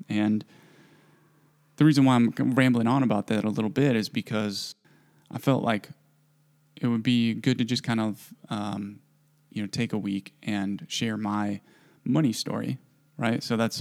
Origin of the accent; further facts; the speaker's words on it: Wisconsin, United States; But maybe it was growing up in the Midwest, you know, growing up in Wisconsin.